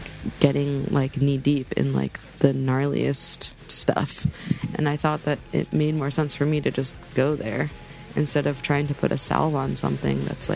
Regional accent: United States; And of course, I was growing up in America with a Western dad.

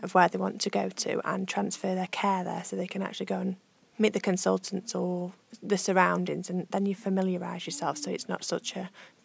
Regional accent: Stone, West Midlands, United Kingdom; Well, I'm from Stone

